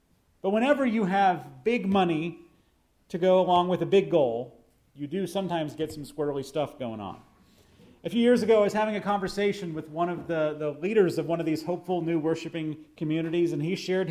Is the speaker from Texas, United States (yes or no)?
yes; Austin, Texas, United States; born there; I was born in Austin, Texas.